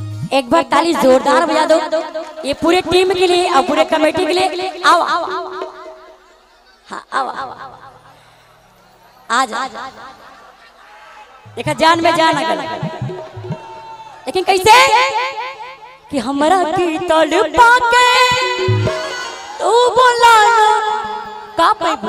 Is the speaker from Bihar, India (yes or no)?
no; Varanasi, Uttar Pradesh, India; क्योंकि मैं काशी से हूँ, काशी बनारस, जहाँ के हर एक रस में है बना हुआ, उसी को बोलते हैं बनारस।